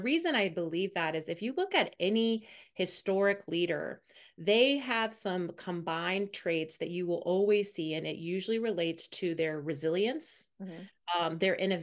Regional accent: Denver, Colorado, United States; I'm the eldest of four girls, so I have three younger sisters. I grew up in Denver, Colorado.

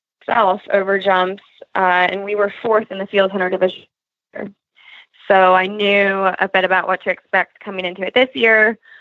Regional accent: Monkton, Maryland, United States; I'm from Moncton, Maryland, so there's another hunt, Green Spring, as well as the Mount Carmel Hounds that I've gone out with. So I grew up primarily hunting there.

